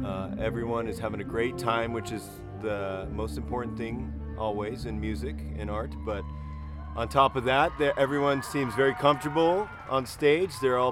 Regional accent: Tucson, Arizona, United States; When I was growing up in Tucson, the Arizona Daily Star used to put together a wonderful Battle of the Bands every year at the Rialto Theater.

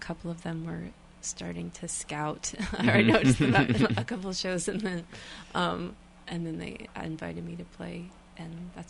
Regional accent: Tucson, Arizona, United States; Yeah, so I grew up in Tucson and wasn't like directly plugged into the music scene and wasn't really doing music.

